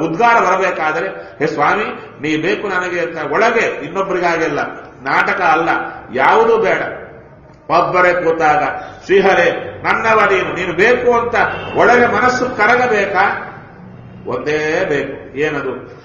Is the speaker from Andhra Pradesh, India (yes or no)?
yes; Kurnool, Andhra Pradesh, India; ನಮ್ಮ ಊರು ಕರ್ನೂಲು ಅಂತ. ಕರ್ನೂಲು ಅಂದ್ರೆ ಮಂತ್ರಾಲಯ ಪಕ್ಕ.